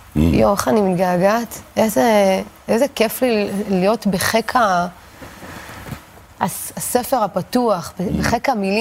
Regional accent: Ashkelon, Southern District, Israel; also born or lived in Gush Katif; לא, גדלתי באשקלון.

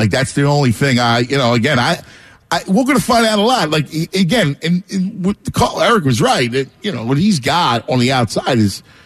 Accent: Philadelphia, Pennsylvania, United States; We're family. The minute we're from Philadelphia.

